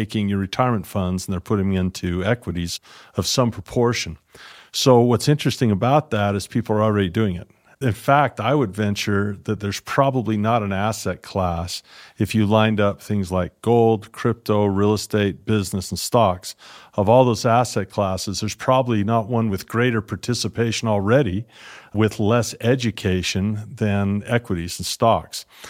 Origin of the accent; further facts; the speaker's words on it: United States; Well, in my home country, the United States, the predominant retirement system is called the 401k.